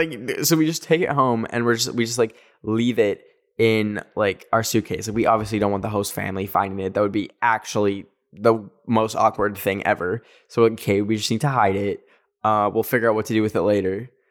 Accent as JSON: {"language": "English", "country": "Canada", "said": "I'm from Canada. I don't know any Japanese."}